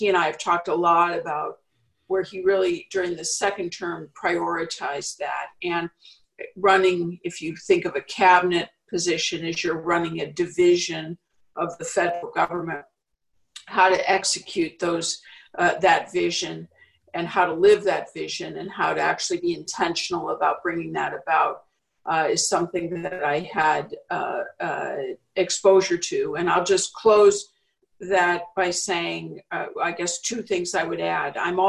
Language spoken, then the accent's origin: English; California, United States; moved away as an adult; now in Chicago, United States; I was born in Chicago, but at 6 months old, my parents moved to California. So I grew up in the Bay Area. Until I went to college back on the East Coast.